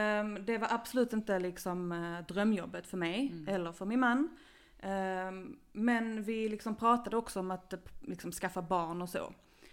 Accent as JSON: {"language": "Swedish", "town": "Malmö", "region": "Skåne", "country": "Sweden", "tie": "born or raised there", "said": "Vi är uppvuxna i Malmö och vi har gått internationell skola."}